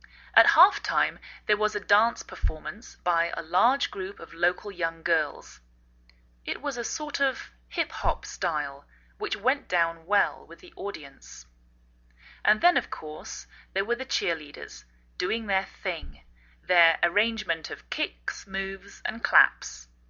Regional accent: England, United Kingdom; now in United States

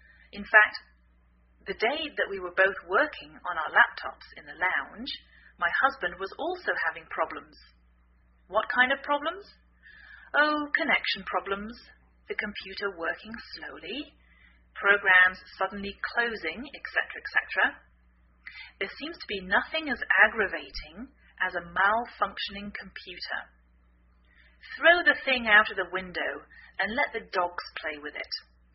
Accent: England, United Kingdom; now in United States

